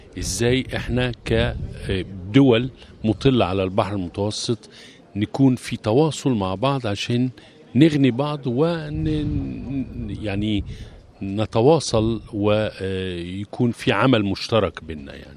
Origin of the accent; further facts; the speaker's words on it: Egypt; إحنا كمصريين جايين بكل ما نحمل من حضارة مصرية وتقليد مسيحي من الجيل الأول